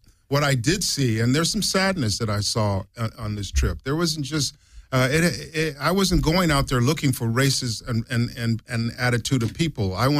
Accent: California, United States; So we sit around here in California and I'm from California. I ain't never been anywhere

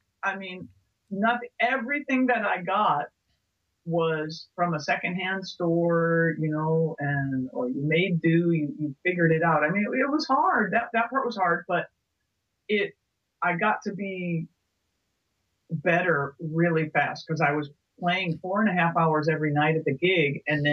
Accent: Illinois, United States; Even though I grew up in Illinois, I didn't know about the Chicago blues scene because I was in little dinky rural kind of Illinois.

